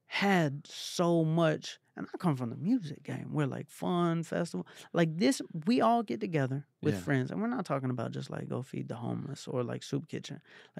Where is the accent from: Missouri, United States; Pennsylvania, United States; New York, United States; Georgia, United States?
Georgia, United States; Atlanta; I'm from Atlanta. Like, we don't know about crystals. We don't even say the word manifest.